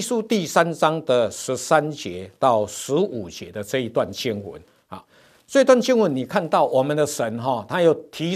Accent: Taiwan; 徛尾搁落壳，我们台湾话也是这样讲的嘛

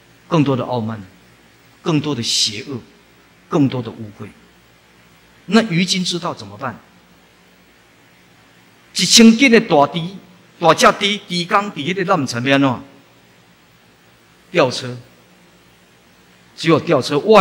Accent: Taiwan; 现在全世界人都是说我们台湾人为了赚钱啊

